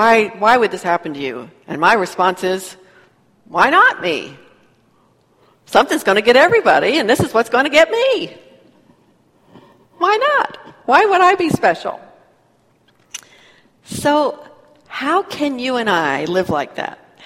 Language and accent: English; California, United States; also born or lived in Texas; I will freely admit, I grew up in California and in Texas, where how a woman looks is important.